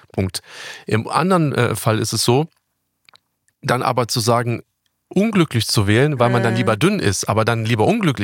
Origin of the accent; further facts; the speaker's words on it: Germany; Natürlich haben haben ja nichts gegen Deutsche, wir sind selber Deutsche.